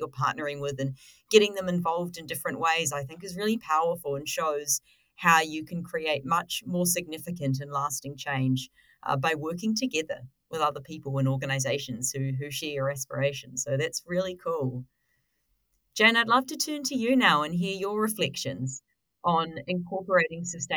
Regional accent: Christchurch, Canterbury, New Zealand; I was back in my hometown in Ōtautahi, Christchurch in Aotearoa, New Zealand recently

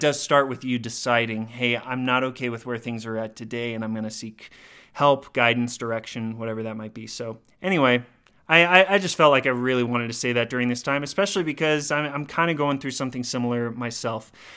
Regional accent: Dallas, Texas, United States; So I grew up in Dallas, Texas, and so we'll go down. My parents are still down there

